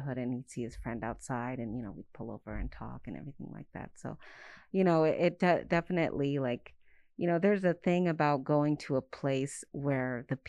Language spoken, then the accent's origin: English; Tucson, Arizona, United States; Yeah, I'm born and raised in Tucson. So, you know, this is all I know, really.